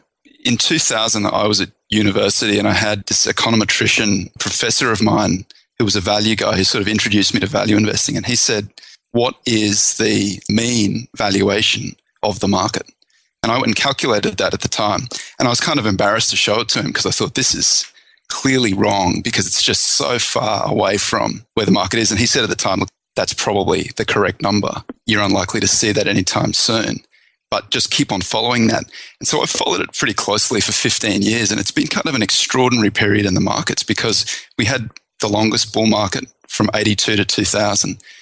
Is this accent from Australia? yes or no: yes; Australia; I'm Australian originally. I'd be concentrated into Australia.